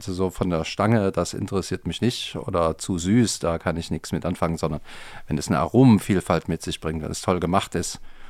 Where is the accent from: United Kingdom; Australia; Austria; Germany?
Germany; Cologne, North Rhine-Westphalia; now in Saxony, Germany; wie wird man als Kölner Weingutsleiter in Sachsen?